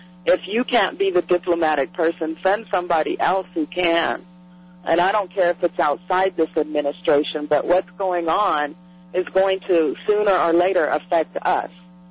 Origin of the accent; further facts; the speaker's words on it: Joplin, Missouri, United States; also born or lived in Chicago; I'm originally from Joplin, Missouri.